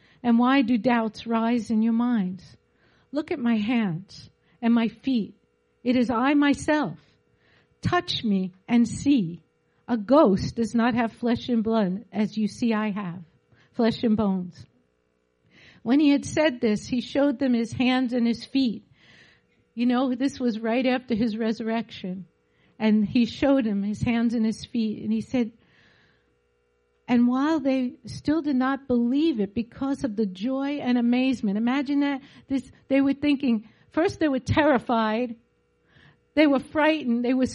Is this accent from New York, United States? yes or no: yes; New York, United States; we call it, we're from New York, so sister.